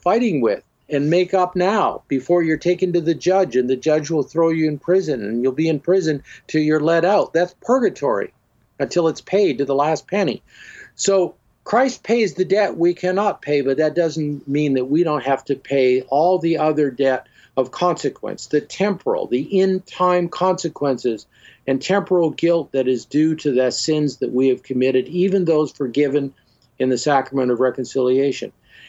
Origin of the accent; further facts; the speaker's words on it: Canada; You know, you're in Canada, I'm from Canada.